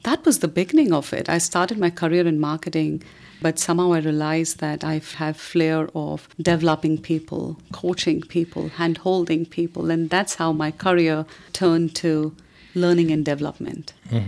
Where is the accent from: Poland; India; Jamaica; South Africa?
India; born or raised there